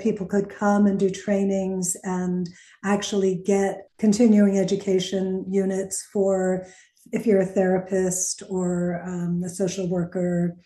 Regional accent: Northeast, United States; I'm from the Northeast.

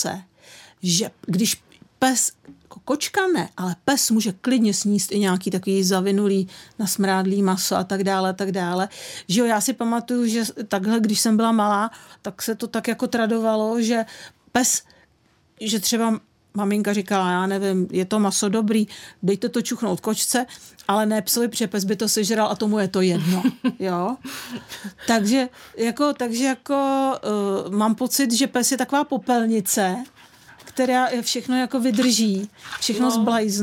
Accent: Prague, Czechia; No já bych řekla, my jsme Pražáci

